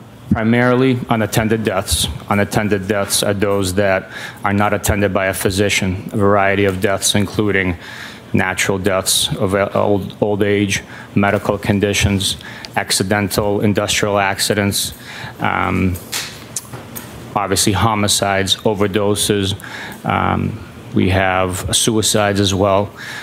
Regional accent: Boston, Massachusetts, United States; also born or lived in Lviv, Ukraine; I was 9 years old when my family moved to the Boston area.

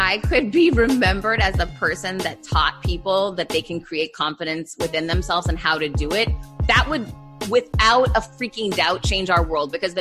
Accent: Boston, Massachusetts, United States; moved away as an adult; now in Miami, United States; So I grew up in Boston and I was a D&D girl, ride or die. And then I moved to Miami 15 years ago

